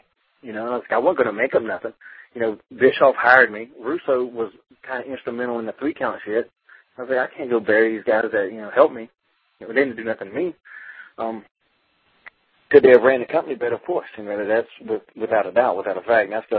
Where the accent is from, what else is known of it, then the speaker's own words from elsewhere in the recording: North Carolina, United States; you know, Mid-Atlantic, growing up in North Carolina, you know, if you're a wrestling fan, you're going to love Ric Flair